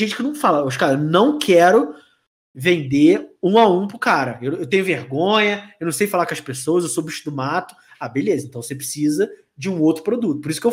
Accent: Rio de Janeiro, Brazil; eu sou da região do Rio de Janeiro.

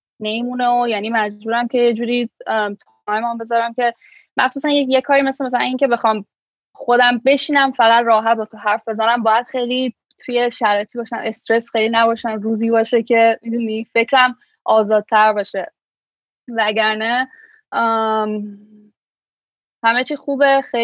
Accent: Iran; moved away as an adult; من سالها من ایران بزرگ شدم، ایران به دنیا اومدم، ایران بزرگ شدم و خیلی سن بالایی، یعنی سن خیلی دیر از ایران اومدم بیرون

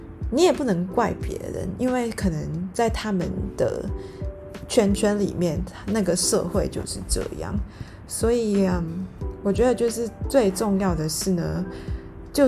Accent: Singapore; 像我是新加坡人嘛，然后在新加坡的居住环境就是大概 75-80% 的国人都是住在公宅里面

